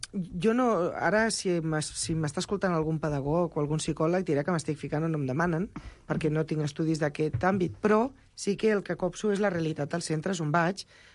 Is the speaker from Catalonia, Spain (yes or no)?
yes; Sant Boi de Llobregat, Catalonia, Spain; soc de Sant Boi, era una escola de Sant Boi